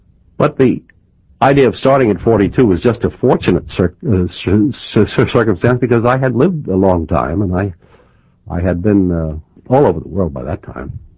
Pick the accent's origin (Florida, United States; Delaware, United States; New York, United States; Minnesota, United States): New York, United States; So I'm the just deep dyed in the wool New Yorker. I grew up on Washington Heights in New York, and my father was a lawyer here, and I went to DeWitt Clinton High School, and I can do about 9 of the 14 New York dialects